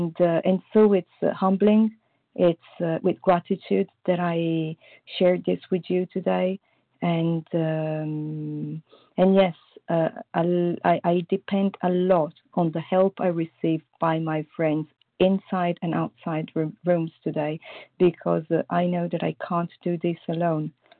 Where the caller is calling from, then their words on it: Paris, Île-de-France, France; I'm calling from Paris, France.